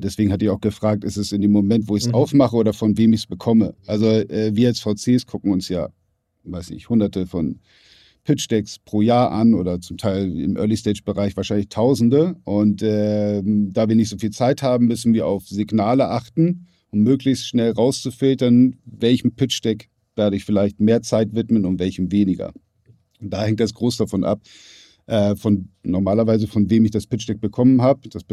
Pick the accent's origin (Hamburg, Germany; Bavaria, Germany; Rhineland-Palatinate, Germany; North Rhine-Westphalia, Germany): Hamburg, Germany; born there; also born or lived in London; Ich bin hier in Hamburg geboren.